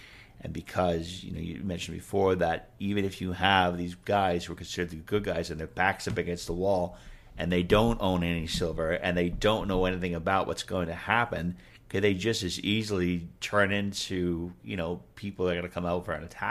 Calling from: North Carolina, United States; I'm talking from North Carolina, and in North Carolina, the city of Raleigh is completely

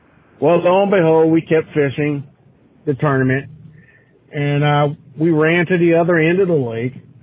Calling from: Cincinnati, Ohio, United States; I'm calling from Cincinnati, Ohio.

